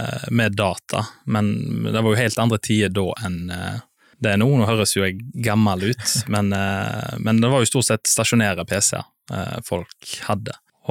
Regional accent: Moster, Vestland, Norway; now in Oslo, Norway; født og oppvokst på Moster

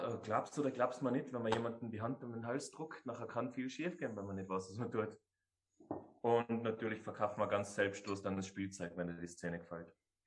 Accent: Tyrol, Austria; now in Munich, Germany; Ich bin aus Tirol, bin nach München gegangen.

